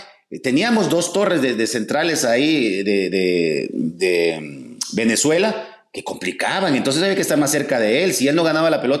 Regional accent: Guatemala; así somos los chapines

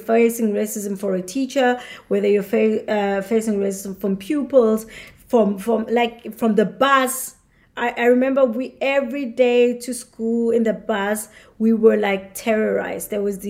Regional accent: South Africa; growing up in South Africa, you get hardcore about these things.

